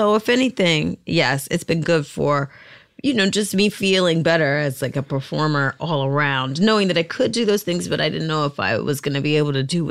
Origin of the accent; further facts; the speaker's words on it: Virginia Beach, Virginia, United States; In Virginia Beach. And it's a very segregated.